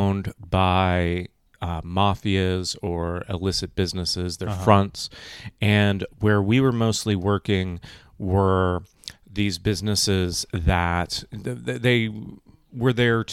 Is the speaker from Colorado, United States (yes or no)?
no; California, United States; I'm from California originally